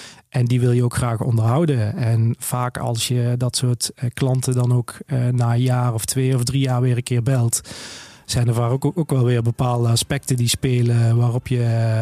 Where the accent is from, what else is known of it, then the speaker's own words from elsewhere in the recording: Overloon, North Brabant, Netherlands; Want we komen allebei uit Overloon, dus we hebben onze voelsprieten daar natuurlijk.